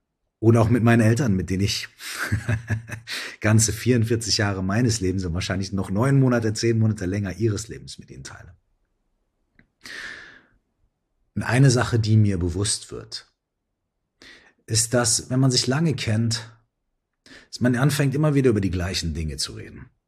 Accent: Minden, North Rhine-Westphalia, Germany; So wie hier gerade in meiner alten Heimatstadt Minden, wenn ich heute in den Himmel gucke.

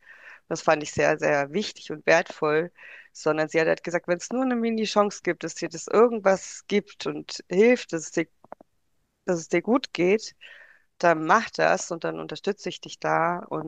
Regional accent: Cologne, North Rhine-Westphalia, Germany; ich bin 44, bin aus Köln

